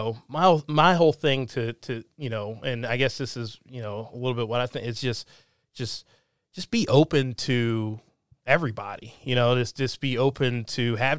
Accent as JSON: {"language": "English", "town": "Columbia", "region": "Maryland", "country": "United States", "tie": "born or raised there", "said": "And I grew up in a place called Columbia, Maryland. It's right in between Baltimore and DC. And it was very, very diverse from growing up."}